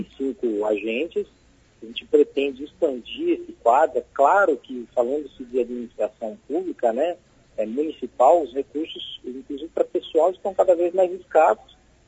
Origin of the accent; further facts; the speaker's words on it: Paranavaí, Paraná, Brazil; born there; eu sou nascido aqui em Paranavaí, inclusive.